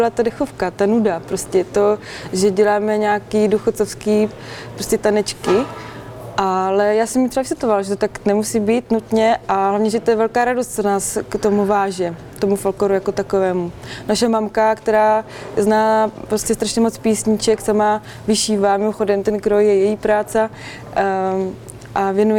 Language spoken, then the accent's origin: Czech; Brno, South Moravian Region, Czechia; Já jsem paradoxně teda z města, já jsem z Brna, ale pocházím z rodiny, kde nás je 5 sourozenců a všichni jsme houslisti.